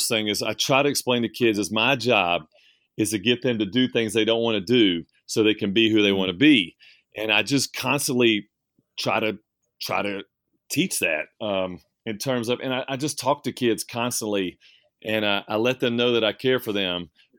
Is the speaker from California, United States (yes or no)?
no; North Carolina, United States; moved away as an adult; I'm originally from North Carolina, so met my wife here and three kids.